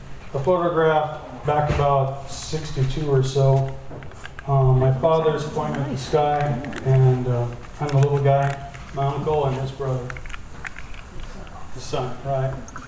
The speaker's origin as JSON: {"language": "English", "town": "Glendale", "region": "California", "country": "United States", "tie": "born there", "said": "I was born in Glendale, California, 1954. At Glendale Insane Asylum and Hospital."}